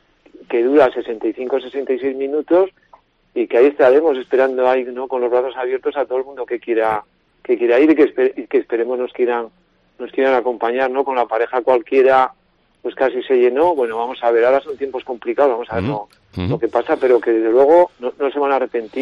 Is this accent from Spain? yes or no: yes; Tudela, Navarre, Spain; es mi pueblo, yo soy de Tudela.